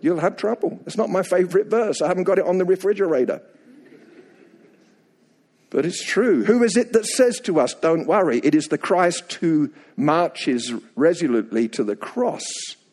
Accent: England, United Kingdom; now in United States; And I go back to England about every 8 weeks for ministry purposes and also to get my accent refurbished. Because I've discovered after many years living in this wonderful country that Americans are irrationally kind to British people.

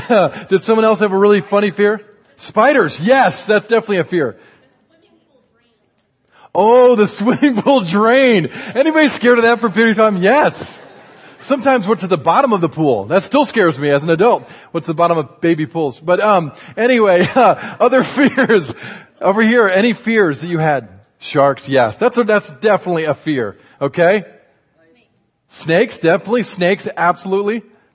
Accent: Indiana, United States; I grew up in Indiana, as some of you guys know, and Indiana is a Native American word which means very flat place.

